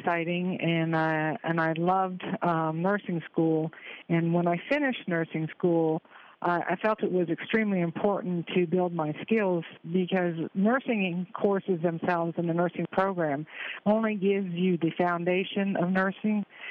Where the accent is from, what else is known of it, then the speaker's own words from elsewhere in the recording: Florida, United States; Yes, I am from Florida. I live in Port St. Lucie, Florida, and I work in West Palm Beach at the Palm Beach Jail